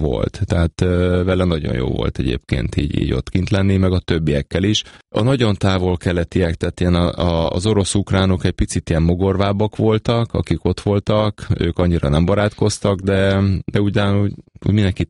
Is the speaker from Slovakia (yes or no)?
no; Hungary; akkor én voltam az első magyar